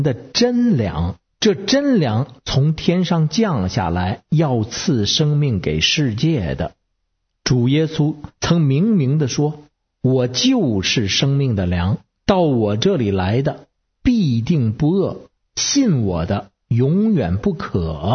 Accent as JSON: {"language": "Chinese", "region": "Beijing", "country": "China", "said": "我是北京的…"}